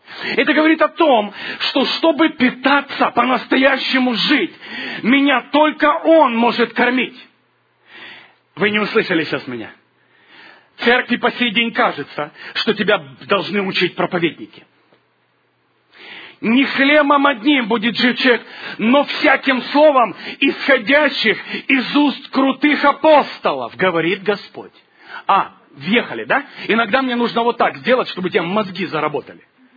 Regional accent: Ukraine; born there; Я родился на Украине.

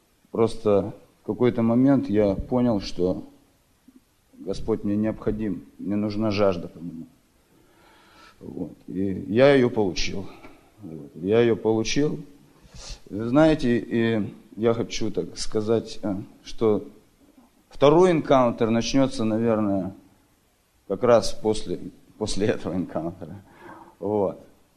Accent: Salem, Oregon, United States; я из Сейлома, Сейлом, Орегон.

